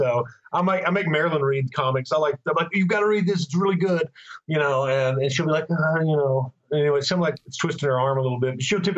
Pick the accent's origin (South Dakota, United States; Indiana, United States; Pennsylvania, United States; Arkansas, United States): Arkansas, United States; Conway; I grew up in Conway, Arkansas.